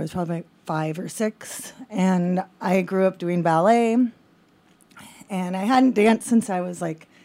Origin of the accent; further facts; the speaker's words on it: Sitka, Alaska, United States; I was born here in Sitka and was raised here in the summer times.